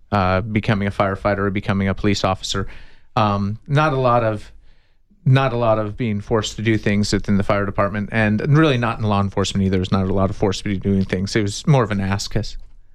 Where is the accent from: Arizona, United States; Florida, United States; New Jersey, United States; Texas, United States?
Arizona, United States; Tucson; I've been in Tucson my whole life, born and raised.